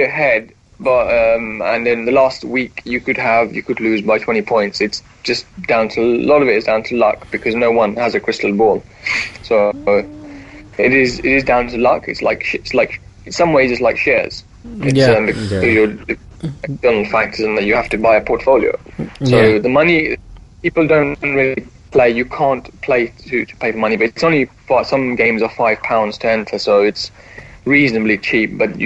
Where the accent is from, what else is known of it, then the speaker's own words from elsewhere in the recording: England, United Kingdom; growing up in England, it's either Glory supporting Man United or Glory supporting Liverpool.